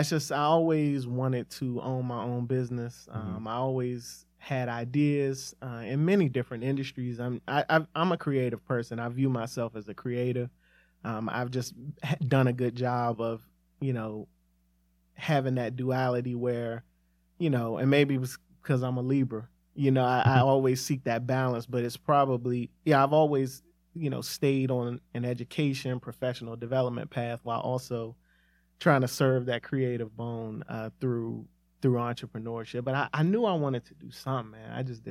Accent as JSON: {"language": "English", "town": "Lanham", "region": "Maryland", "country": "United States", "moved": "as an adult", "lives_now": "Charlotte, United States", "said": "Well, I'm originally from Lanham, Maryland, which is in Prince George's County. And I've been in Charlotte since actually 2006."}